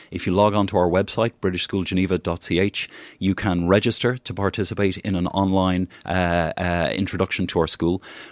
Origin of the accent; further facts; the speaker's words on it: Kilkenny, Leinster, Ireland; moved away as an adult; So I'm from Ireland. I've taken over the position of principal, having come from Kilkenny in the Republic of Ireland.